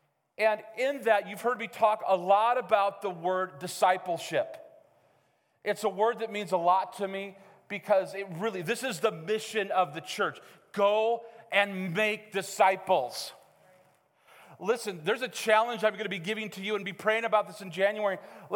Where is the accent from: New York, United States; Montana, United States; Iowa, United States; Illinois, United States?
Montana, United States; Missoula; also born or lived in Helena; when I grew up in Missoula and we travel up in the summers for camp, loved camp. Lived in Helena and we traveled for camp, loved camp.